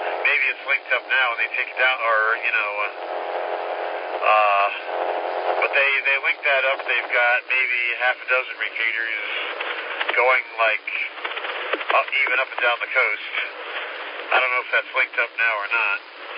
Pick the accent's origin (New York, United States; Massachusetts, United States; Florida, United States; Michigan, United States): New York, United States; See, I come from the Long Island, New York City area, where it was just the opposite.